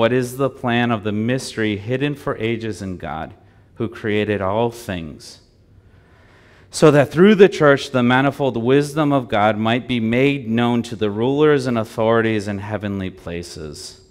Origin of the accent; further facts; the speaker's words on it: Brazil; I'm from Brazil.